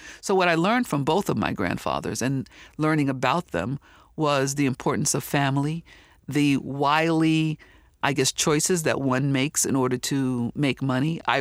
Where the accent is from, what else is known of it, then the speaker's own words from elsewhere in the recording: New York City, New York, United States; And the way that we grew up in Harlem was kind of separate.